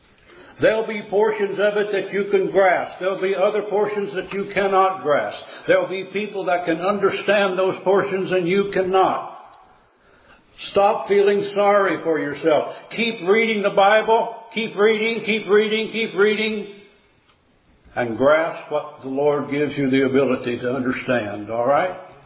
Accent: Missouri, United States; I'm from Missouri. You've got to show me.

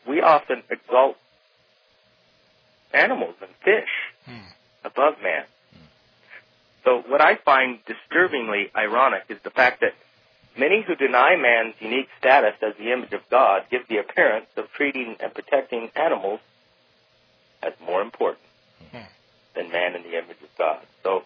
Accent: California, United States; I was raised in Central California. My family's I have a family farm out there

